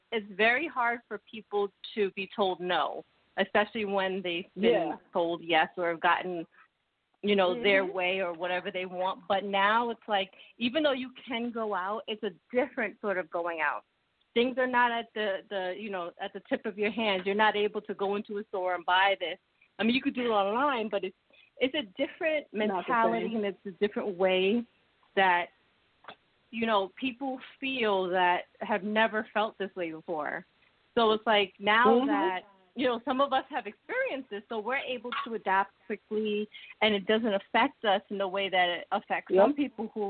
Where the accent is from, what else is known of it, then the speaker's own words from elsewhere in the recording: New York, United States; especially being in New York and being a New Yorker, you're on the go constantly.